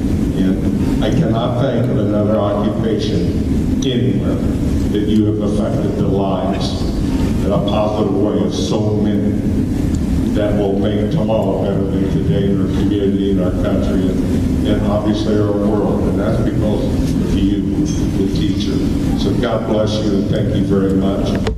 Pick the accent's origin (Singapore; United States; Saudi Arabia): United States; Lafayette, Indiana; I am not a West Lafayette High School graduate, Jeff, born and raised in Lafayette